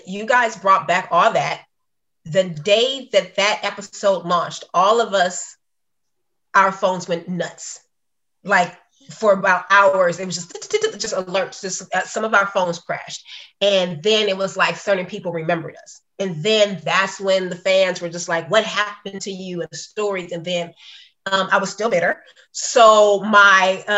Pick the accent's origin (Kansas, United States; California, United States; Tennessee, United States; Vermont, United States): California, United States; because I grew up in West Angeles.